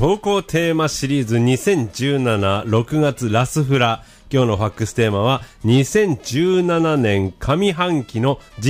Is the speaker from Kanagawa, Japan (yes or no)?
yes; Yokosuka, Kanagawa, Japan; 我が地元横須賀は坂が多いので、超大変でした。